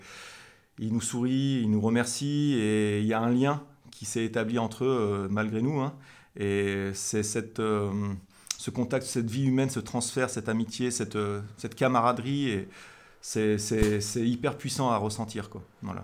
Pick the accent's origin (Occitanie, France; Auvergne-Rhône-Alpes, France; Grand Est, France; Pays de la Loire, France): Occitanie, France; born there; also born or lived in Alps; Alors moi, je suis né en Haute-Garonne, mais finalement, le massif haut-garonnais, je le connaissais pas forcément. J'ai beaucoup vécu dans les Alpes et en fait, je suis arrivé en 2014, en septembre 2014.